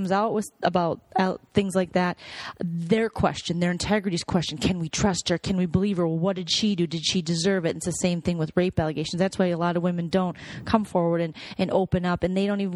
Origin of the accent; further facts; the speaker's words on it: Saint Paul, Minnesota, United States; I'm like, I grew up in St. Paul.